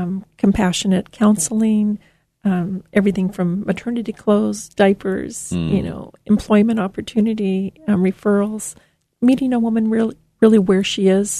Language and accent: English; Yuma, Arizona, United States; I grew up in Yuma, Arizona.